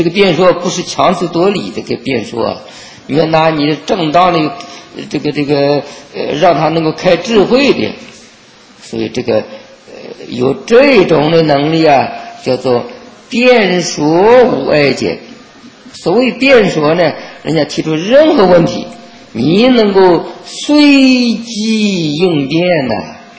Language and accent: Chinese; China; 比如说我们中国人，只能说中国人的话，同样中国人的话，各省有各省的这个方言